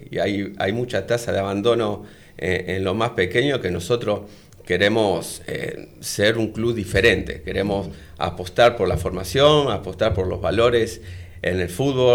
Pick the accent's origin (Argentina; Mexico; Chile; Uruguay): Argentina; Rosario, Santa Fe; moved away as an adult; now in Spain; soy de Rosario, bueno, obviamente fanático de Newell, soy entrenador de fútbol y nada, hace 20 años que estoy viviendo en España